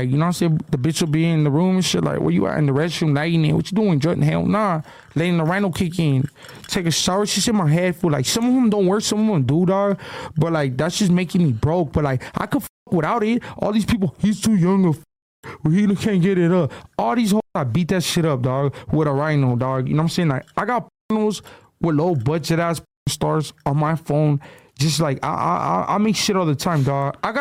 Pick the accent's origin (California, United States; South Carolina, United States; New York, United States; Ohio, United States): California, United States; Baldwin Park; Baldwin Park. I'm from Baldwin Park.